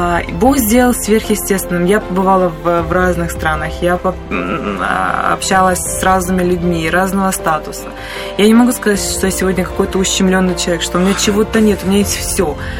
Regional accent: Magadan, Magadan Oblast, Russia; Я никогда не думала, что я выйду вообще из Магадана

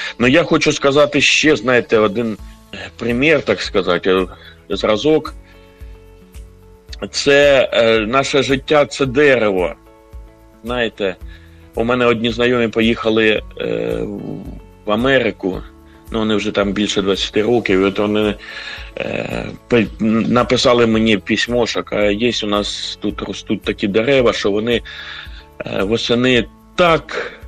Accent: Kharkiv, Kharkiv Oblast, Ukraine; я з Харкова

